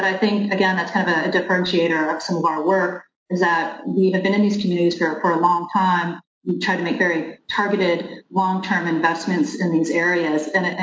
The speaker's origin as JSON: {"language": "English", "town": "New Orleans", "region": "Louisiana", "country": "United States", "tie": "born or raised there", "said": "I'm from Louisiana. My hometown is New Orleans. And so we are prone to so many natural disasters."}